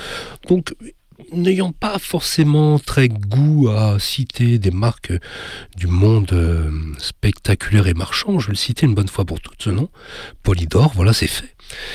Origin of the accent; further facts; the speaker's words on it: Paris, Île-de-France, France; je suis parisien